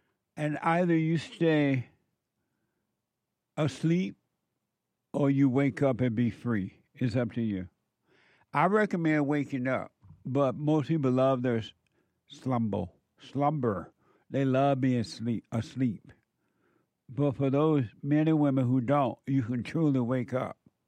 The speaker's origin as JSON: {"language": "English", "region": "Alabama", "country": "United States", "tie": "born or raised there", "said": "growing up in … when we can only get country and western music on that plantation down in Alabama because we didn't have those electric wires running"}